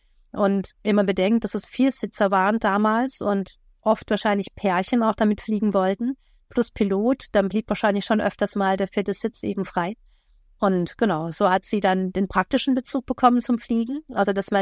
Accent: Baden-Württemberg, Germany; Ich bin aufgewachsen im Badischen und habe sehr, sehr viele Jobs gehabt.

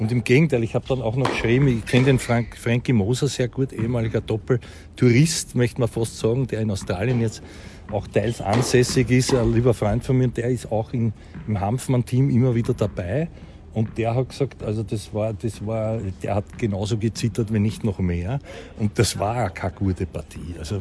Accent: Sweden; Ja, also ich als Schwede, ich tue mich schwer

